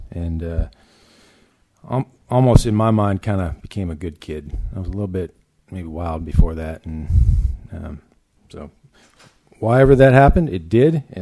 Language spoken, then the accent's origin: English; Kalamazoo, Michigan, United States; born there; So I was born in Kalamazoo, Michigan.